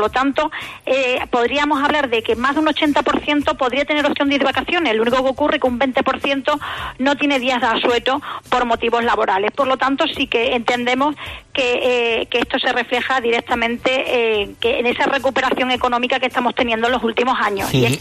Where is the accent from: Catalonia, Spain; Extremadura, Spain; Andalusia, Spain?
Extremadura, Spain; sí que seguimos siendo los extremeños de tirar hacia las zonas costeras, aunque hay que decir que en Extremadura también tenemos zonas maravillosas de playa dulce.